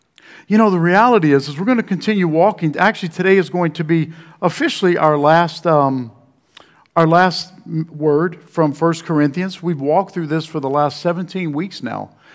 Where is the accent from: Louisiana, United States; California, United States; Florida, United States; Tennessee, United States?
Louisiana, United States; I was thinking about my hometown. I told you guys, I grew up in the swamps in the bayous of South Louisiana